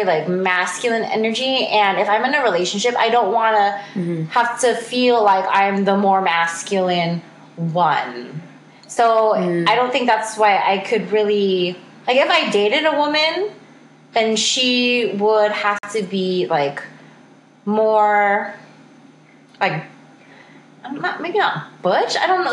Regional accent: California, United States; I'm 35 from the Bay Area.

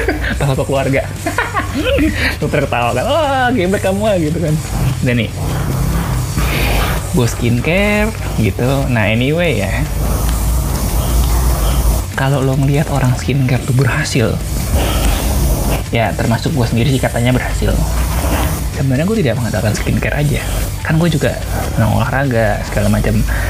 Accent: Kebumen, Central Java, Indonesia; Bapak gue dari Malang, emang gue dari Kebumen. Kampung kan, gak ada ningrat-ningratnya kan. Meskipun mak gue bilang, kita adalah keturunan pahlawan nasional.

